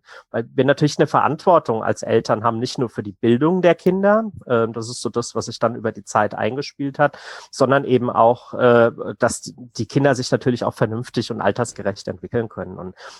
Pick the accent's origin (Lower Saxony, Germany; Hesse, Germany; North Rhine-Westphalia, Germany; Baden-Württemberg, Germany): Hesse, Germany; Und in Hessen, ne, wir kommen aus Hessen